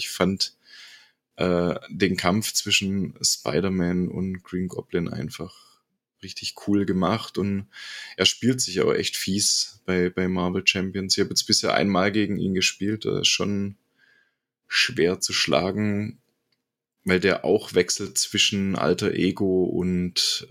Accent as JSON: {"language": "German", "region": "Bremen", "country": "Germany", "said": "Ja, ich bin aus Bremen."}